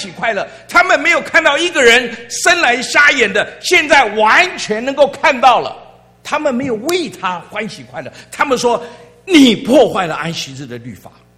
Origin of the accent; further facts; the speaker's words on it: China; 我们中国人是用什么动物来做我们中华民族的代表吗？